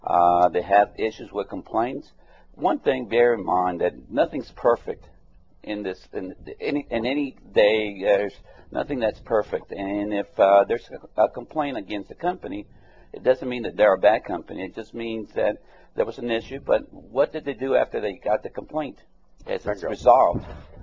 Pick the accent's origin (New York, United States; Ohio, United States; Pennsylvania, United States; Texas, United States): Texas, United States; also born or lived in Kansas City, Missouri; And then I went back to Texas. I'm originally from the Texas area.